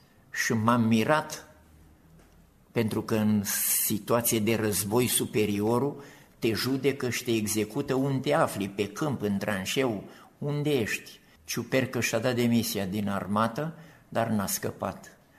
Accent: Romania; eram mândru că sunt român.

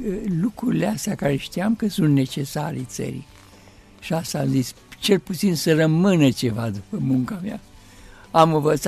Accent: Romania; Sunt român ortodox, da.

